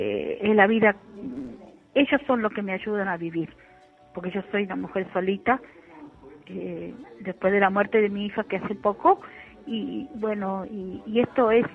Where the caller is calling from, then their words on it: General Pico, La Pampa, Argentina; soy de General Pico, La Pampa